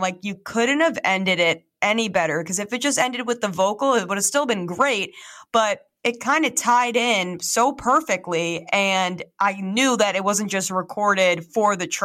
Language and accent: English; New Jersey, United States; And I'm from New Jersey originally. So, I mean, I had gone away to college, but it was still on the East Coast.